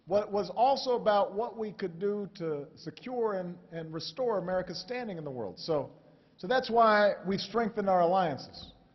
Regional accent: Chicago, Illinois, United States; also born or lived in Hawaii; I grew up here in Chicago. I wasn't born here. Just want to be clear. I was born in Hawaii. But I became a man here in Chicago.

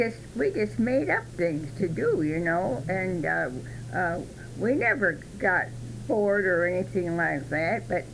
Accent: Rockford, Illinois, United States; born there; I was born in Rockford, Illinois.

